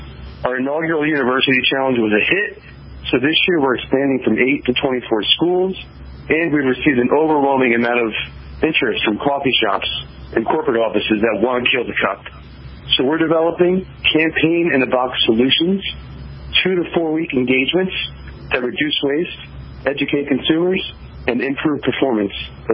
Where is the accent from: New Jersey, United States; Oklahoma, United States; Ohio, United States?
New Jersey, United States; Toms River; moved away as an adult; now in San Diego, United States; Well, I'm in San Diego now, but my hometown is Toms River, New Jersey. Born and raised in the Garden State for 25 years.